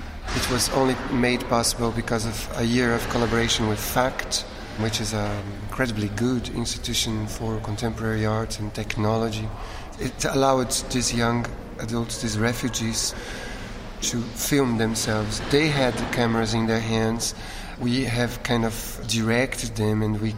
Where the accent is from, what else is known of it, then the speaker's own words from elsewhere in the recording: Rio de Janeiro, Brazil; English is a second language; also born or lived in Switzerland; We're based in Rio de Janeiro in Brazil, because I am Brazilian. I was born in Rio, and Walter is Swiss, but I lived part of my life as an immigrant in Switzerland, 13 years.